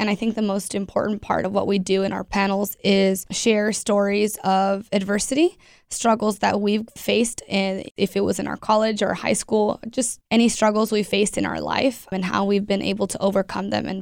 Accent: Fresno, California, United States; I was born and raised in Fresno.

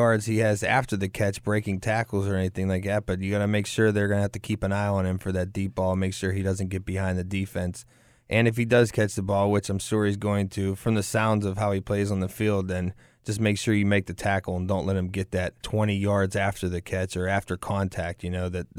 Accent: Pittsburgh, Pennsylvania, United States; I mean, I grew up in Pittsburgh, so muddy, cold, snow, wet, rain, you know.

